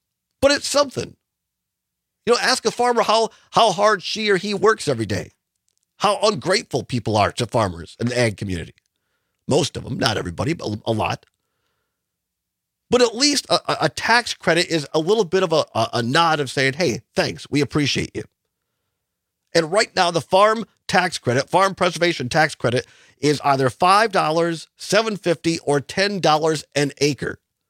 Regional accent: Richland Center, Wisconsin, United States; he came out with Tony Kurtz to Richland Center, my hometown

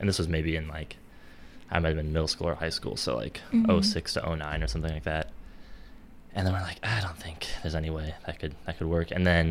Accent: Madison, Wisconsin, United States; also born or lived in Galesburg / Chicago; I'm from the Madison area, born and raised, and I'm starting a compost company here in the Madison area. Besides that, I went to school in Knox College in Galesburg, Illinois. Moved to Chicago for about 5 years

